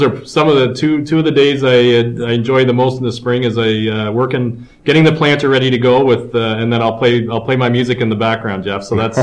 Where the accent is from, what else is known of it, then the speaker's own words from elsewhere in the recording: Chatham, Ontario, Canada; And I'm from Chatham, Ontario